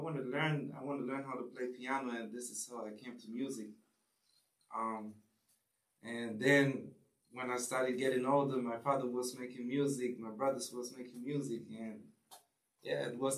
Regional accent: Frankfurt, Hesse, Germany; English is a second language; I'm from Frankfurt, the Main, Germany.

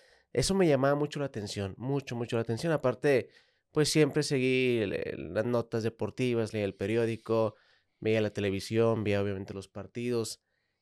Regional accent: Monterrey, Nuevo León, Mexico; Pues yo soy regio, yo nací acá en Monterrey.

